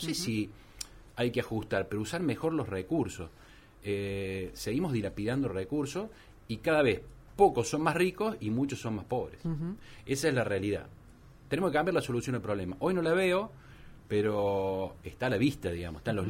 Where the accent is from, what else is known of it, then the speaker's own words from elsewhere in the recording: Argentina; Y eso tenemos que ir como argentino, como país.